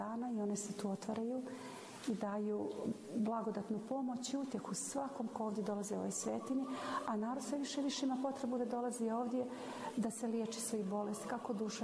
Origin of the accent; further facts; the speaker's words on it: Nikšić, Nikšić Municipality, Montenegro; Ja sam rođena u Nikšiću, odrasla sam pored Kivota moštiju Svetog Vasilija Ostroškog